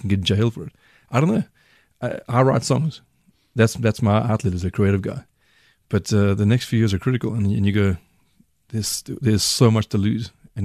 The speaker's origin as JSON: {"language": "English", "town": "Durban", "region": "KwaZulu-Natal", "country": "South Africa", "tie": "born or raised there", "said": "And now there's Durban, my hometown, was on fire yesterday."}